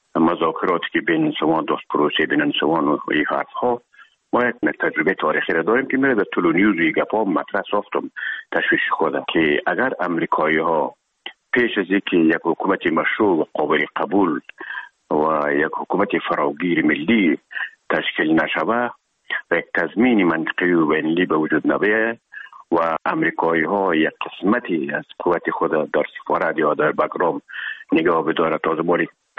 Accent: Herat, Afghanistan; now in Kabul, Afghanistan; مدتی که ما در کابل آمدیم خوزمان از هرات که آمدیم به اکادمی نظامی

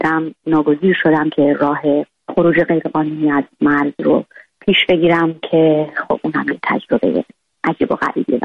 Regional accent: Iran; moved away; من بعدها که از ایران اومدم بیرون و در جهان آزاد کار ژورنالیسم رو ادامه دادم،

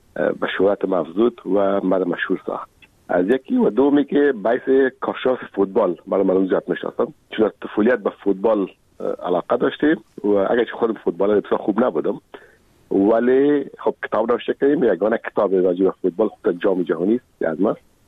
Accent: Kabul, Afghanistan; خودم کابلی هستم.

